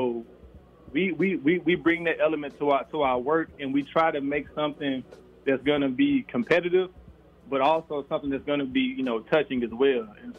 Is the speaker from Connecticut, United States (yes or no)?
no; Huntsville, Alabama, United States; But as you know, we are from Huntsville, Alabama.